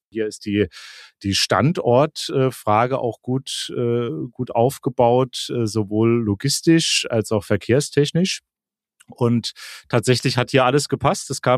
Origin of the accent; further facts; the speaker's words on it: Saarland, Germany; ich komme aus dem Saarland, das stimmt auch, ja, da bin ich geboren, da ging ich auch zur Schule, ja, aber, kannst du gar nicht wissen, ja, mein Elternhaus steht just in Rheinland-Pfalz, nämlich genau an der Grenze zum Saarland